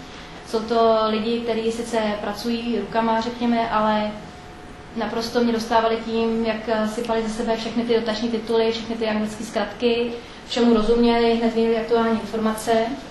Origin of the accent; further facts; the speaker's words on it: Prague, Czechia; jsem holka z Prahy.